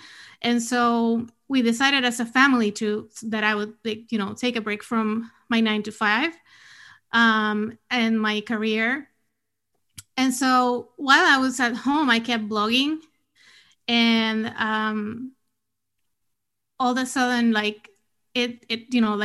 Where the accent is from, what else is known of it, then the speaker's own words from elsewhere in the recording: Puerto Rico; moved away as an adult; also born or lived in Washington, D.C.; So I was born and raised in Puerto Rico. That's where I went to school and moved.